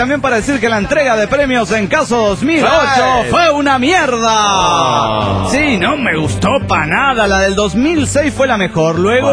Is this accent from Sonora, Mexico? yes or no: yes; Sonora, Mexico; no soy de Mendoza, pero bueno, de Sonora, México.